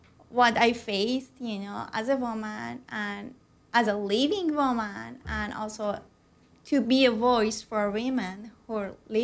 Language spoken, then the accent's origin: English; Tehran, Tehran Province, Iran; English is a second language; Yeah, I was born and grew in a post-revolutionary in Iran. So, yeah, so my early experience as a young woman in Iran